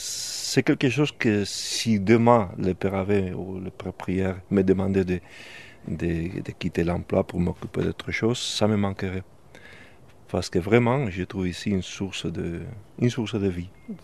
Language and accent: French; Spain; French is a second language; now in France; puisque je suis espagnol, j'ai fait aussi de l'ail d'Espagne. Ça, c'est de l'ail d'Espagne. C'est l'ail qu'on fait chez moi.